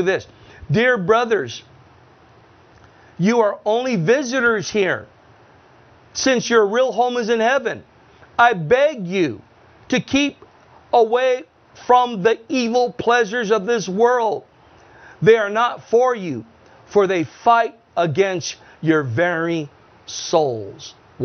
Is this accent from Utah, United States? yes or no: no; National City, California, United States; When we were kids, I grew up in National City.